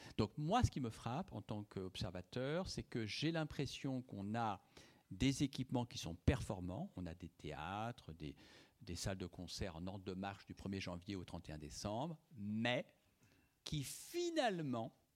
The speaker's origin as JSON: {"language": "French", "town": "Tours", "region": "Centre-Val de Loire", "country": "France", "said": "Alors moi, je viens de Tours, par exemple, donc je suis très content de la qualité des équipements"}